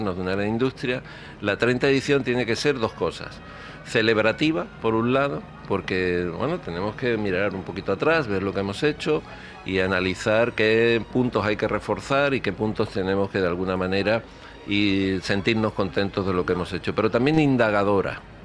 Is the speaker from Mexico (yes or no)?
no; Andalusia, Spain; Yo soy andaluz